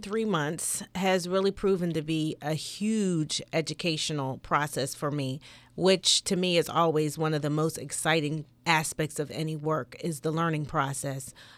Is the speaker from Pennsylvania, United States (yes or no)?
yes; Pittsburgh, Pennsylvania, United States; I'm from Pittsburgh, Pennsylvania, and her aunt and uncle lived in Columbia.